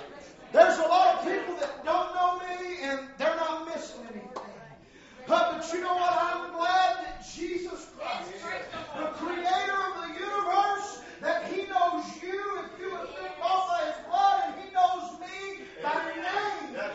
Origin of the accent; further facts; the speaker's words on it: Hamilton, Ohio, United States; born there; But I was born early in Honeymoor at Fort Hamilton Hughes Hospital in Hamilton, Ohio.